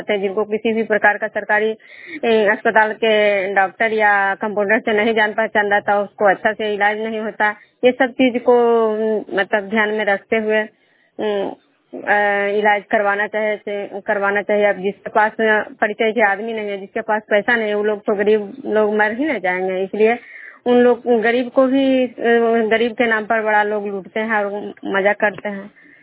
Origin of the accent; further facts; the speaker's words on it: Vishnupur, Bihar, India; मैं विष्णुपुर ग्राम खजरा पंचायत नालंदा जिला नगरनसा प्रखंड के निवासी हूँ।